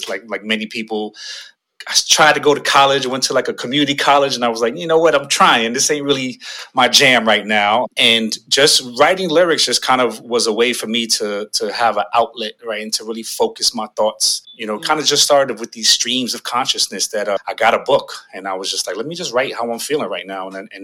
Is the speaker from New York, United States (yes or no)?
yes; New York, United States; It was just, you know, I'm from New York, you know, born and raised.